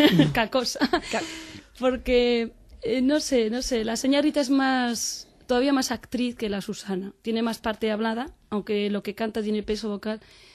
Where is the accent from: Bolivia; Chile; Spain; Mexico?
Spain; Madrid, Community of Madrid; lo que somos los madrileños, con mucho carácter, pero muy buenas personas